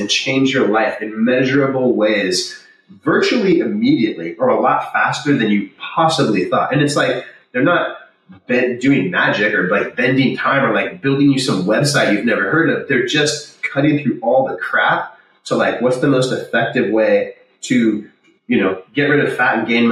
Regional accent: Laguna Beach, California, United States; now in Santa Cruz, United States; I grew up in Laguna Beach. I live in Santa Cruz.

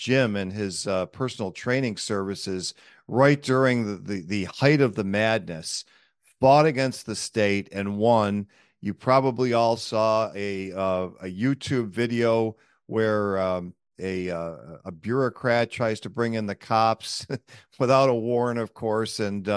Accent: Buffalo, New York, United States; He's from my hometown, Buffalo, New York, Chickawaga Orchard Park. We both grew up here.

